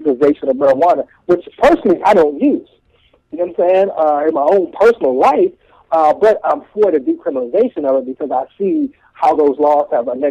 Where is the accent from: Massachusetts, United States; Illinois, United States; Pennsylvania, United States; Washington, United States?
Pennsylvania, United States; Pittsburgh; I'm from Pittsburgh, and I've known … since he was 16 years old.